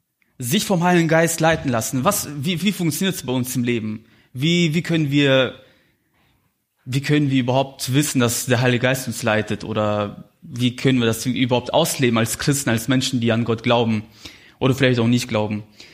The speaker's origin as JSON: {"language": "German", "town": "Minden", "region": "North Rhine-Westphalia", "country": "Germany", "said": "ich komme aus Minden"}